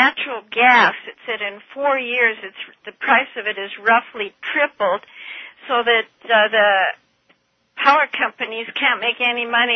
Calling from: Albuquerque, New Mexico, United States; I'm calling from Albuquerque

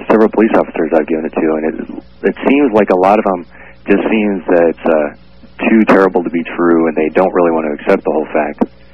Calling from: Phoenix, Arizona, United States; From Phoenix, Arizona.

